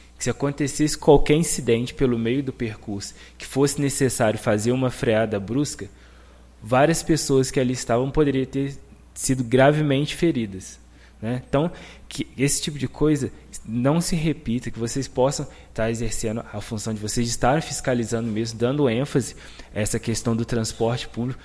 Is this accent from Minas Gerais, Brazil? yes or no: yes; Juiz de Fora, Minas Gerais, Brazil; Eu sou um professor que estou aqui em Bicas tem 3 anos, mas sou natural de Juiz de Fora, moro lá, venho aqui somente para trabalhar